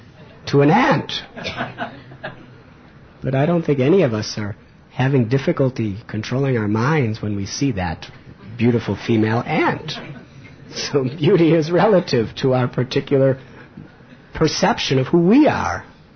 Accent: United States; It's not so famous. I'm American.

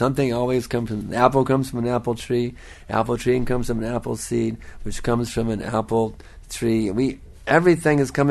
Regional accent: United States; But I tell you, I'm from America, and so there is such a place.

